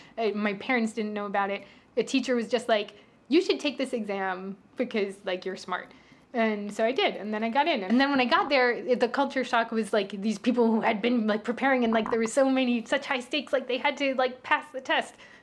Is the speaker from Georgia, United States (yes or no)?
no; Richmond Hill, New York, United States; Like, I've met Guyanese people in London, and I'm like, I'm from Richmond Hill. And they're like, oh. Yeah. So I grew up, like, in this neighborhood that was really Caribbean and also Indian influences.